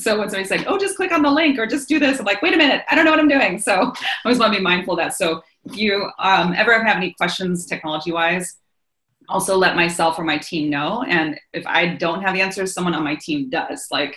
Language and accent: English; Japan; I grew up over in Japan on a military base. My father's full Japanese, my mom was American. So I was in this very bicultural place, you know, growing up.